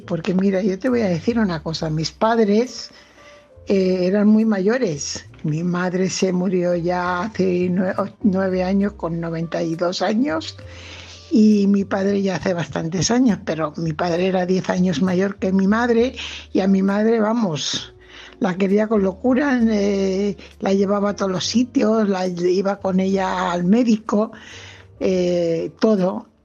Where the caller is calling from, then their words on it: Fuenlabrada, Community of Madrid, Spain; corresponsal de Fuenlabrada.